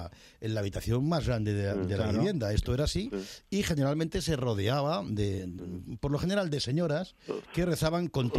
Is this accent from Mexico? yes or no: no; Castilla-La Mancha, Spain; En mi memoria de niño en La Mancha, yo tuve la oportunidad de ser monaguillo.